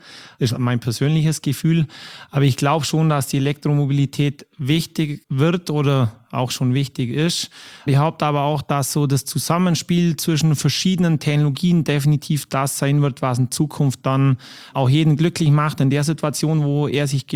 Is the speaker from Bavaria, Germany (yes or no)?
yes; Bavaria, Germany